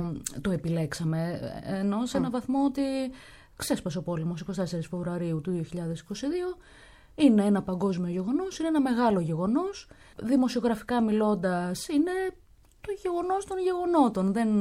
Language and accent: Greek; Missolonghi, Western Greece, Greece; Μεγάλωσα στο Μεσολόγγι, έχω μία γάτα.